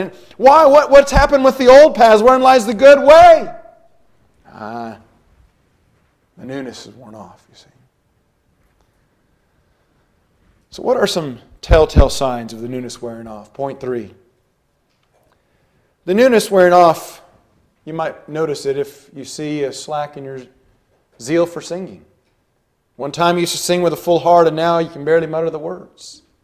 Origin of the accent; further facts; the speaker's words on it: Washington, United States; now in Kentucky, United States; Before Kentucky, I came from Washington State, which is a very liberal state.